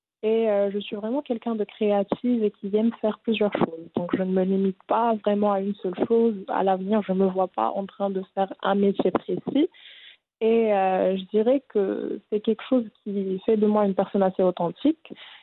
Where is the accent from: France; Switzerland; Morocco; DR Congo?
Morocco; je suis sénégalaise de nationalité, mais je suis née et j'ai grandi au Maroc.